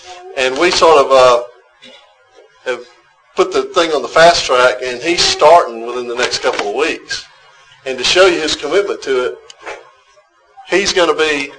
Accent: Opelika, Alabama, United States; I was raised in Alabama, Opelika. I'm a son of the South.

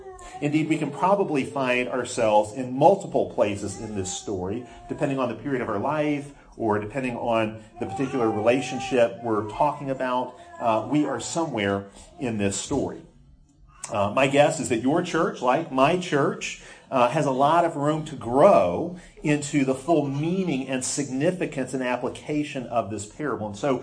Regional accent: Chicago, Illinois, United States; I grew up in Chicago, so we celebrate about once every 109 years when we have a good baseball season.

